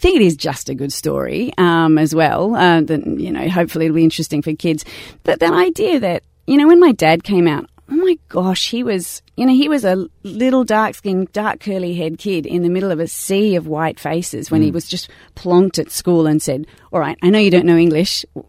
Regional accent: Australia; I'm Australian. I was born here.

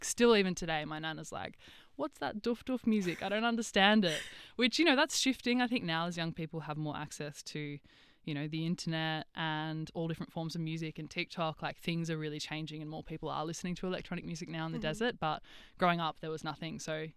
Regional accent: Alice Springs, Northern Territory, Australia; also born or lived in Melbourne; I grew up on Aruna country in Mbantwa, Alice Springs. My family are from a place called Ilinjau, which is 400 kilometres north of Alice, up the Stuart Highway on Kadich country.

